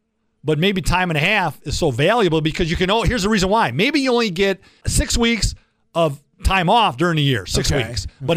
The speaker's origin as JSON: {"language": "English", "country": "United States", "said": "I'm not a Democrat or Republican, I'm an American."}